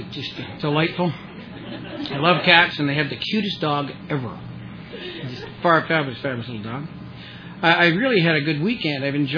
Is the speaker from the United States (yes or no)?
no; Toronto, Ontario, Canada; My hometown is Toronto, Ontario